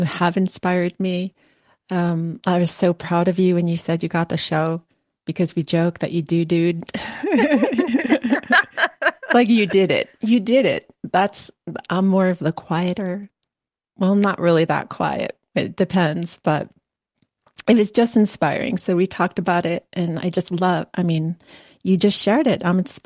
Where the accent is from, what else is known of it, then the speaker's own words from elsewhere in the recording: New York, United States; And now I'm also … from New York.